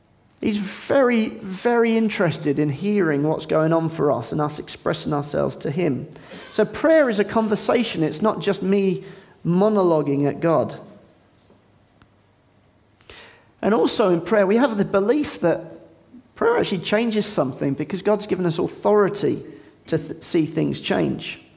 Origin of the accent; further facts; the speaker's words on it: United Kingdom; I'm very British.